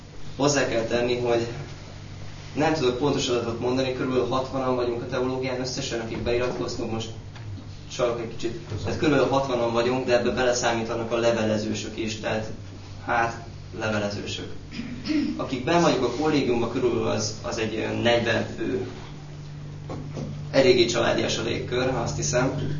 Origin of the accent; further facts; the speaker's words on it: Satu Mare County, Romania; now in Hungary; Én is Párciumból származom, Szatmár mellől, egy avas, felső falu, kis mesebeli kis helyről. 91-ben jöttünk át a családommal